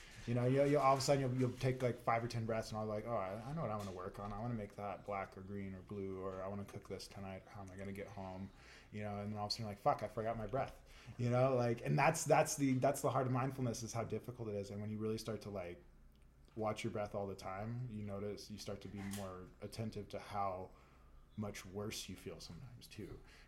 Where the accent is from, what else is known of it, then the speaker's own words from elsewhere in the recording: the South, United States; because I grew up in the South. You know, I grew up in a place where you had to be religious or else you were part of the minority.